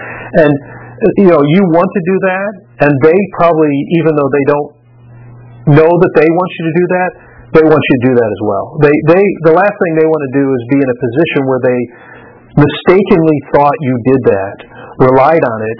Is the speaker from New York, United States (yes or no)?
no; Detroit, Michigan, United States; I grew up in the Detroit area